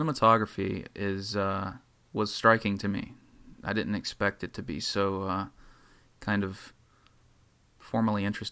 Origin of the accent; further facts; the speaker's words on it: the South, United States; You know, I've said it before, as a Southerner, there's something about the film that just rings as fake.